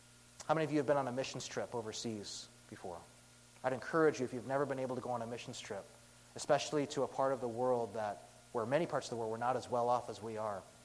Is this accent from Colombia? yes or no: yes; Colombia; because I can't speak Spanish, but I'm from Colombia, okay?